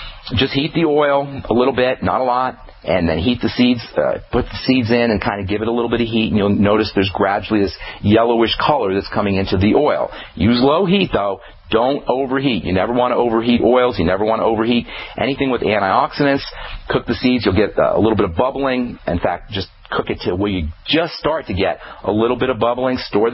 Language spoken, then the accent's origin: English; New York, United States; When I was growing up in New York, there's lots of Puerto Rican restaurants in New York.